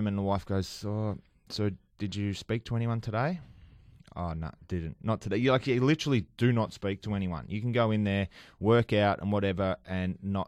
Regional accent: Australia; So I guess being an Australian, it sort of helped me, I guess, a little bit, because they were intrigued by my accent

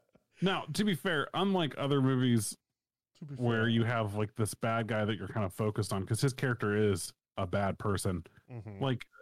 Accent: Philadelphia, Pennsylvania, United States; now in New York, United States; I'm from Philadelphia, and then I moved to New York.

